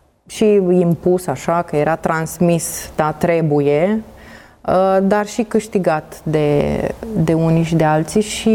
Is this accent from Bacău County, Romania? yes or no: yes; Bacău, Bacău County, Romania; now in Iași, Romania; eu vin din Bacău, unde în Bacău nu se întâmplă atât de multe lucruri și n-ai nici zone în care să petreci timpul liber.